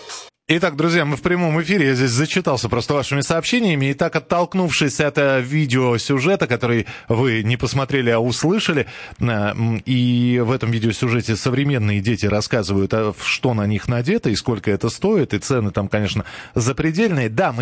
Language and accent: Russian; Moscow, Russia; я москвич, поэтому буду говорить про Москву.